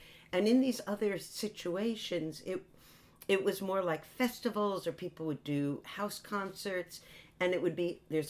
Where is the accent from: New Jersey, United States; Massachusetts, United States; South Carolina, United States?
New Jersey, United States; I'm East Coast. I grew up on the Jersey Shore.